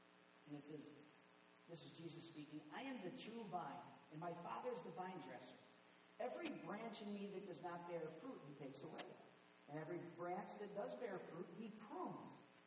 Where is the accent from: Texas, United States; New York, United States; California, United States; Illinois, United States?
Illinois, United States; Buffalo Grove; This is in the Chicagoland area. So we play, I was from Buffalo Grove, we play against Wheeling and Arlington Heights